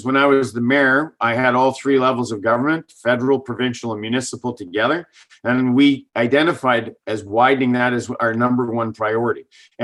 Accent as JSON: {"language": "English", "town": "Chilliwack", "region": "British Columbia", "country": "Canada", "tie": "born or raised there", "said": "Because we grew up in Chilliwack."}